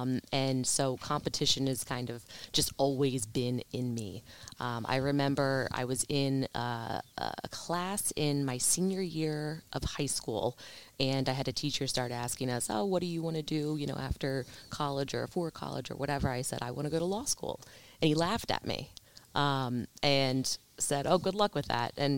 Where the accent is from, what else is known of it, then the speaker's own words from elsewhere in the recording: Eagleville, Pennsylvania, United States; now in Philadelphia, United States; Yes, in Eagleville, Norristown area.